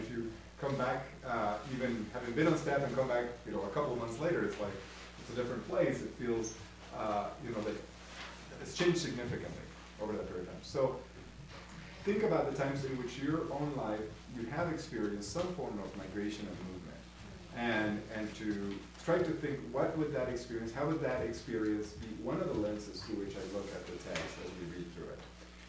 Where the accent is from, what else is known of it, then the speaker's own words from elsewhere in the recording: Guatemala; now in United States; I grew up in Guatemala and then came to the U.S., went to school in Texas Lutheran, and then, you know, through seminary and then work. I lived in a couple of different countries